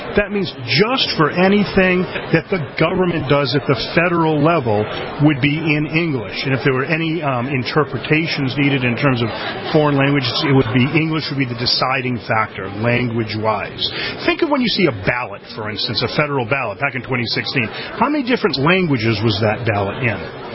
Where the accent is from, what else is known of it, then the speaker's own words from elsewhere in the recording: Andover, Massachusetts, United States; I'm from Andover, Massachusetts.